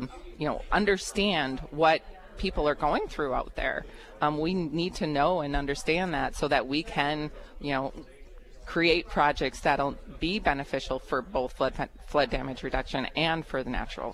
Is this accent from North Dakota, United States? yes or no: yes; Hickson, North Dakota, United States; I grew up in Hickson, North Dakota, so the 1997 flood was very personal to me.